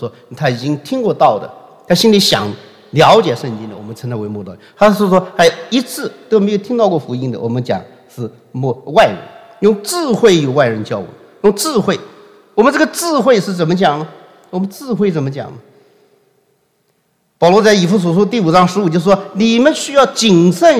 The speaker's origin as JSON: {"language": "Chinese", "country": "China", "said": "我们中国人有一句话叫走动，对吧？"}